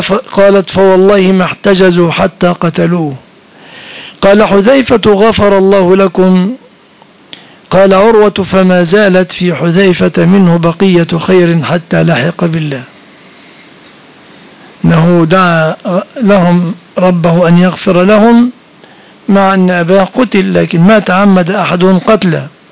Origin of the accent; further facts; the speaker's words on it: Egypt; بلادنا مصر